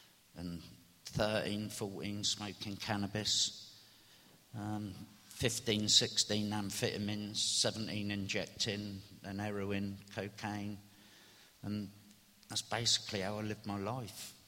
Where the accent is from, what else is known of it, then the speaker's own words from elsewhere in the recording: Whitley, United Kingdom; And I grew up in Whitley, and there seemed to be a little gang of kids that were all of a similar ilk.